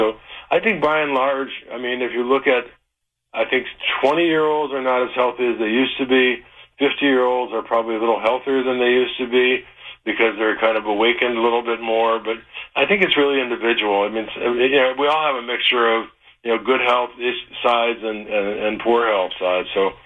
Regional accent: Detroit, Michigan, United States; I was born in Detroit, yeah. Raised, went to Mumford High School. Then I went to Ann Arbor, and I was there in the late 60s, early 70s, and left there.

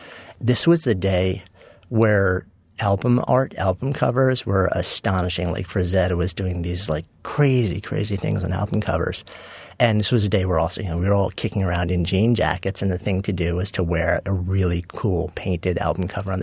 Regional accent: Port Washington, New York, United States; I grew up in a suburb of New York City, Port Washington, also known as East Egg

